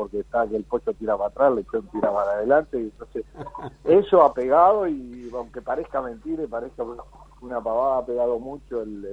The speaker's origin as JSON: {"language": "Spanish", "country": "Uruguay", "said": "como somos los uruguayos"}